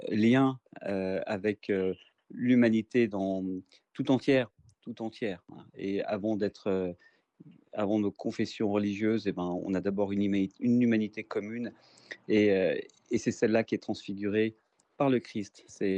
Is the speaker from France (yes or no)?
no; Algeria; Et je suis Algérien, et donc c'est aussi en tant qu'Algérien que je reçois cet honneur qui m'est fait.